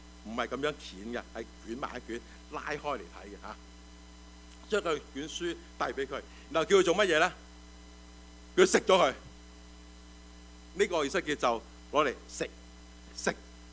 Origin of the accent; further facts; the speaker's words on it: China; 我中国人就会想到西游记